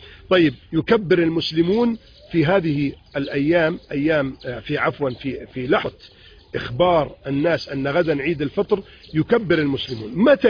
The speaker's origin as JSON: {"language": "Arabic", "country": "Egypt", "said": "نجد ما شاء الله عندنا في مصر وفي كثير من البلدان يخرج الرجال والنساء ويزورون الأموات يوم العيد"}